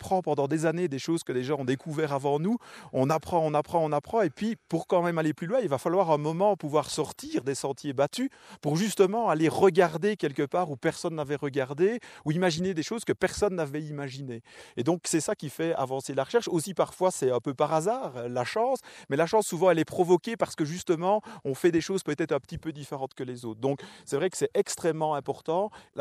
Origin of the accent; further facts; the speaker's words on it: Belgium; also born or lived in Chile; now in Morocco; Je suis un Belge du bout du monde, c'est vrai. J'adore retourner sur ces endroits dans lesquels j'ai vécu, notamment le Chili. J'y retourne tant que c'est possible, et ici également, maintenant au Maroc depuis quelques années.